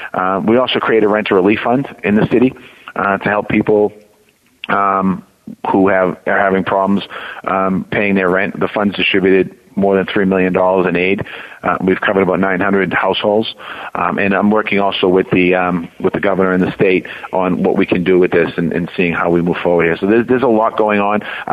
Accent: Dorchester, Massachusetts, United States; You know, I grew up in Dorchester. I live in Dorchester. I grew up on a street that every house in the street's a three family.

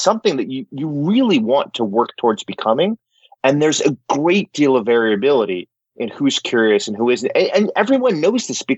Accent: New York, United States; now in Northern Virginia, United States; Right now I'm in Northern Virginia. I'm from New York

